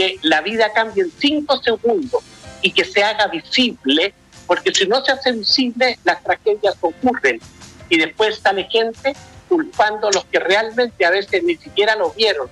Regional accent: Chile; Nosotros tenemos el orgullo como chilenos de ser parte de Mayo Amarillo.

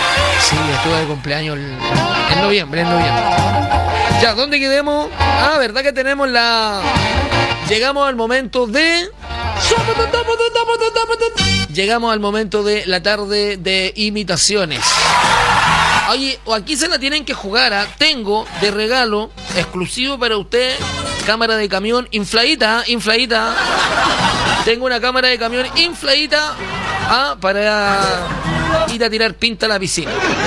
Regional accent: Viña del Mar, Valparaíso, Chile

